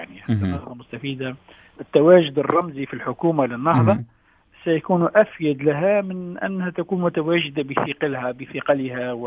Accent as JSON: {"language": "Arabic", "country": "Tunisia", "said": "المرحلة أو بلادنا تونس لا يمكن أن تكون فيها الآن منها حزب حاكم ومعارضة"}